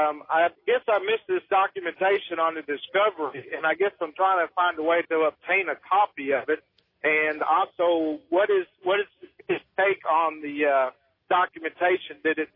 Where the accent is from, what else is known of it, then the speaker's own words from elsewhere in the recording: Cape Girardeau, Missouri, United States; Yeah, I'm from Cape Girardeau, Missouri, but I'm in Indiana right now.